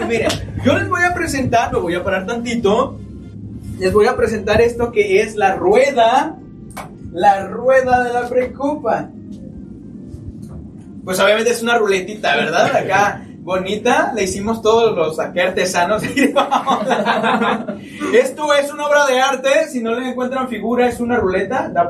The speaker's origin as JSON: {"language": "Spanish", "town": "Tecomán", "region": "Colima", "country": "Mexico", "tie": "born or raised there", "also_born_or_lived": "Villa de Álvarez", "said": "Nací en Villa de Álvarez, Colima, pero casi toda mi vida y mi familia es de Tecomán, entonces hemos estado con los dos lados. Y pues bueno, yo soy de colimense general"}